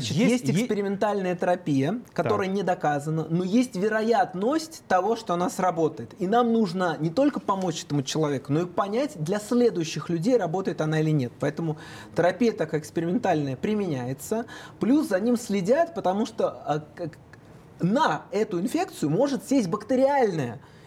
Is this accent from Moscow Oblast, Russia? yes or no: no; Oryol, Oryol Oblast, Russia; Я сам из Орла и вижу, насколько вот в регионах вокруг Москвы, правда, очень тяжело.